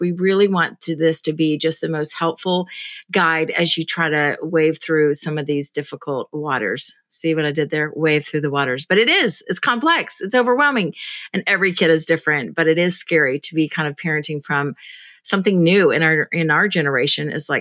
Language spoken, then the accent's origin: English; Atlanta, Georgia, United States; We just established that I'm from Atlanta and you're in Atlanta.